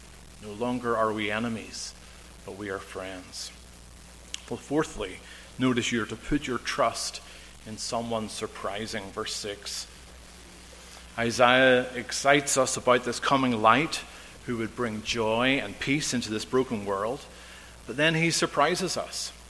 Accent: Northern Ireland, United Kingdom; growing up in Northern Ireland, there were a number of paramilitary organizations

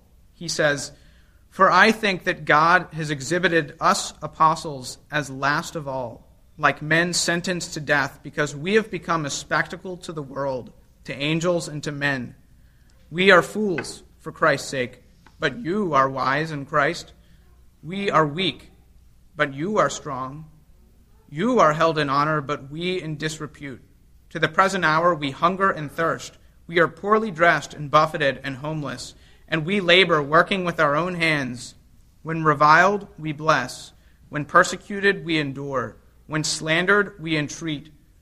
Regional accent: the South, United States; I'm from the South.

